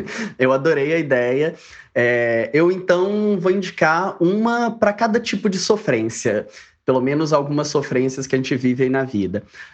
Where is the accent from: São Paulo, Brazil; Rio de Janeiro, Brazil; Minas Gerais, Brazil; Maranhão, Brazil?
Minas Gerais, Brazil; Belo Horizonte; Eu sou de Belo Horizonte, BH tem um carnaval maravilhoso, que tem, assim, sido incrível nos últimos anos.